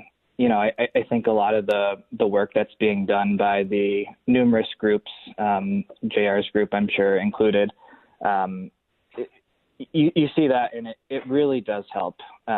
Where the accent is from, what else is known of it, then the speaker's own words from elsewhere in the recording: Webster, New York, United States; So I grew up in Webster, New York, went to McQuaid Jesuit Catholic High School, and continued my education with the Jesuits at the University of Scranton.